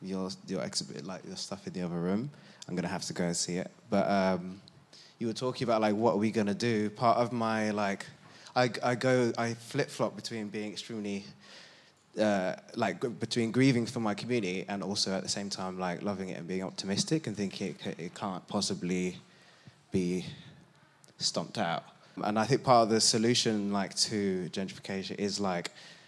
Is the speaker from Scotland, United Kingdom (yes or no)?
no; Dalston, London, United Kingdom; I grew up in Dalston, so I'm familiar with gentrification. If Shoreditch is ground zero, we're like right next to it.